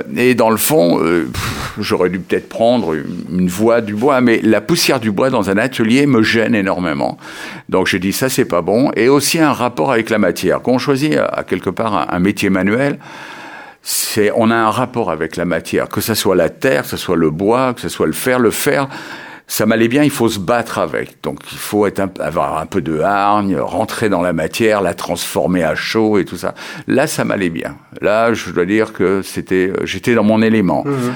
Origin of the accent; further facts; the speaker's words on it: Paris, Île-de-France, France; also born or lived in Bordeaux / Escource; Je suis né à Bordeaux, j'ai jamais vécu à Bordeaux. J'ai mes 4 premières années dans les Landes, à Escourse. Et ensuite, mon père qui était ébéniste est monté à Paris pour travailler sur quelque chose de plus intéressant que le pelage des pins. Et j'ai vécu donc toute ma jeunesse à Paris, jusqu'à 22 ans